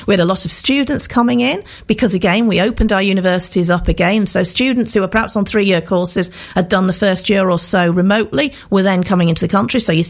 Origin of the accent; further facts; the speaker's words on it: West Midlands, United Kingdom; born there; I was born in the Moorlands, I live in the Moorlands, and I will always fight for the Staffordshire Moorlands.